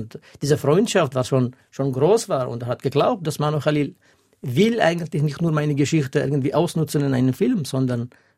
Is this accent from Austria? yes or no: no; Al-Hasakah Governorate, Syria; Ich bin in Syrien aufgewachsen, in einem kleinen Dorf neben einer Stadt, heißt Kamischli.